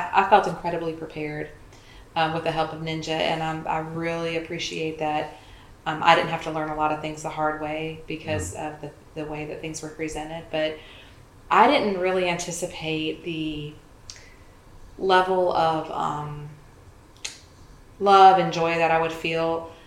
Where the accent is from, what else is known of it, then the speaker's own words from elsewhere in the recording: United States; moved away as an adult; for me, I come from the States and it is very refreshing and nice to be in a country that people are so joyful and happy to see each other